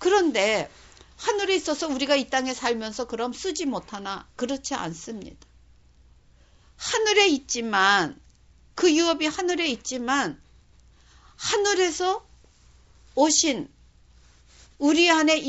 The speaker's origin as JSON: {"language": "Korean", "country": "South Korea", "lives_now": "Japan", "said": "제가 일본에서 사는데, 일본 사람들이 얼굴을 보기엔 똑같지만 그 사람들이 이제 주위에서 다 내가 한국 사람인 거 알잖아요."}